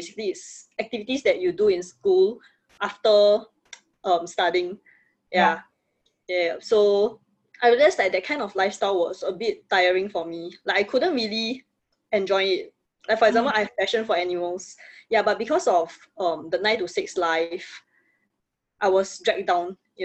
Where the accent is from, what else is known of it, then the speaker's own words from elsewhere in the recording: Singapore; So this year I'm turning 21 years old. So yeah, actually I'm from Singapore.